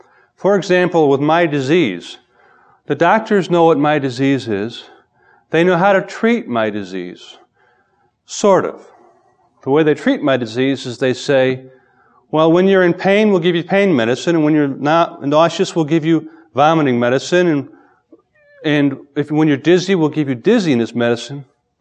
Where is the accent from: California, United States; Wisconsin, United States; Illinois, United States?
Illinois, United States; Chicago; I grew up in the South Side, inner city, Chicago.